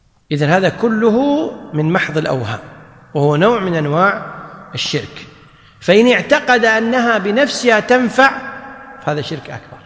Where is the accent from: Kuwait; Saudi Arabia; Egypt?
Kuwait; وهي اللي يسمونها عندنا بالكويت الناس بالحجاب